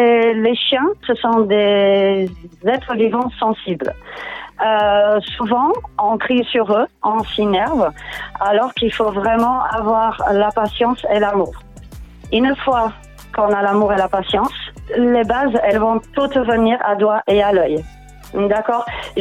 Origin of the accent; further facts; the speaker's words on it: Portugal; moved away as an adult; now in Saint-Martin; je suis portugaise, je suis arrivée il y a très longtemps sur l'île. Je fais mes études au Portugal ainsi qu'en France.